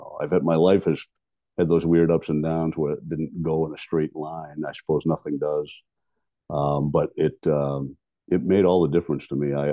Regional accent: Maine, United States; he made it more plausible by sending it right near my hometown. And he set a fictional town right in the middle of all these places I knew in Maine.

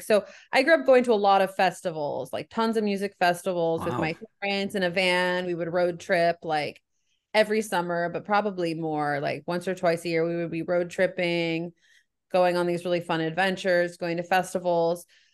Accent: San Diego, California, United States; I'm a more or less a Valley girl, you know, but a San Diego Valley girl, I guess.

